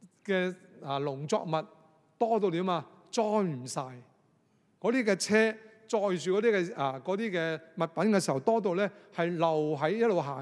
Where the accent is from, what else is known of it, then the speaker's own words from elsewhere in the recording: Hong Kong; 我们香港人吃米就会很贵